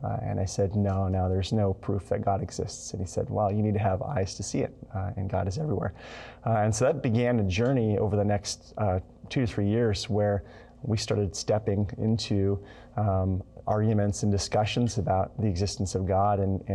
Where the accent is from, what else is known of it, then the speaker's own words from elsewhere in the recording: Vermont, United States; I was raised in Vermont to a single mom who had some struggles with alcoholism and drug addiction very early on.